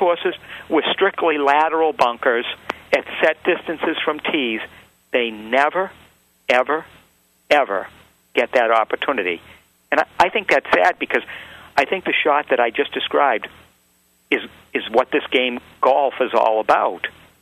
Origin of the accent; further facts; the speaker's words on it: New Hampshire, United States; The trouble today is, I'm from New Hampshire. I work in the Massachusetts area.